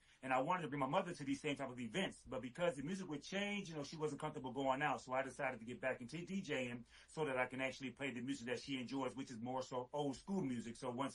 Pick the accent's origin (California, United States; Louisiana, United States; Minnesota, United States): Louisiana, United States; Lake Charles; born there; now in Atlanta, United States; I'm born in Lake Charles, Louisiana. I'm an Army brat, so I never lived there, so I couldn't tell you anything about Louisiana, but born in Lake Charles, Louisiana.